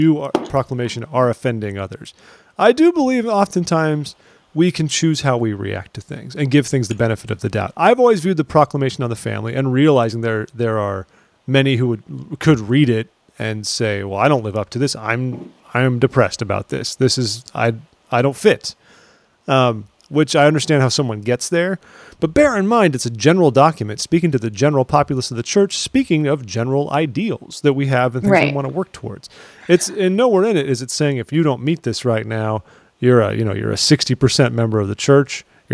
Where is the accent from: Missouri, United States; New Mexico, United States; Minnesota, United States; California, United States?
California, United States; We're both from Southern California. This is who we are.